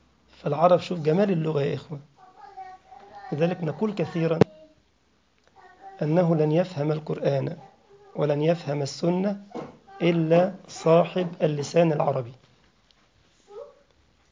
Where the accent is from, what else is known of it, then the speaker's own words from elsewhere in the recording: Egypt; بنسميها عندنا في مصر خوذة على الرأس كده من حديد